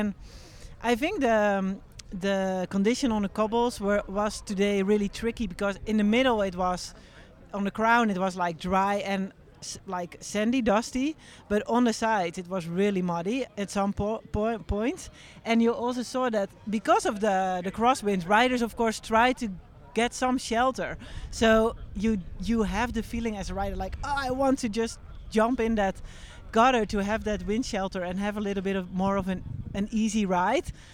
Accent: Rotterdam, South Holland, Netherlands; It starts in my hometown.

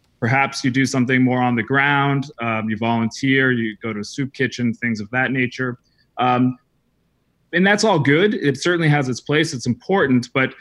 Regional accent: New England, United States; I grew up in New England, small town New England, and went to college in small town New England.

